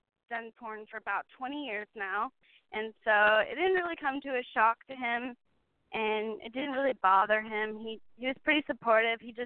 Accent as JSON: {"language": "English", "town": "Mesa", "region": "Arizona", "country": "United States", "tie": "born or raised there", "also_born_or_lived": "Scottsdale", "said": "Yes, I was born in Scottsdale and then raised in Mesa, but I moved back to Scottsdale in November."}